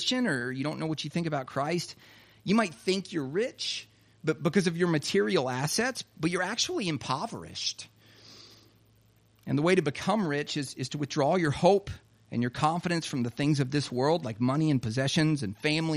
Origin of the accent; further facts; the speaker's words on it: South Carolina, United States; Happened in South Carolina, my home state.